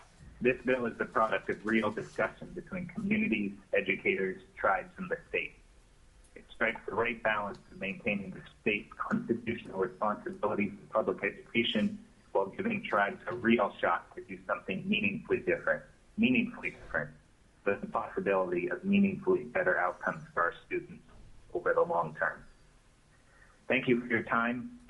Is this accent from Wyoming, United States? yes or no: no; Alaska, United States; lifelong Alaskan and a product of the Alaska public school system. I graduated from Cottonview High School. I was raised in Cottonview, and I still live there today.